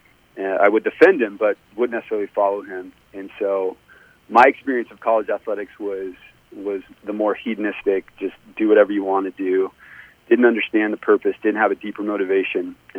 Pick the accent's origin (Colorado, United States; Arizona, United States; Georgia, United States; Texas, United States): Arizona, United States; Phoenix; Yeah, I grew up in Phoenix. Sports was what I did with my brothers my whole life.